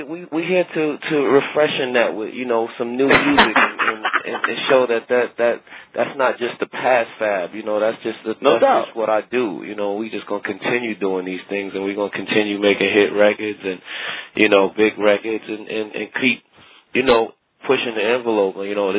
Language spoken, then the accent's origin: English; Brooklyn, New York, United States; Like, I came up, I'm from Brooklyn, so I came up under, you know … even, you know